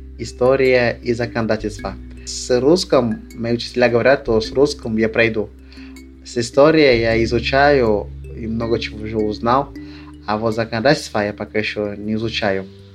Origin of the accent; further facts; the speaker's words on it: Russia; Я вырос в России, это все равно моя страна, но я думаю, если я вернусь, в начале будет очень трудно.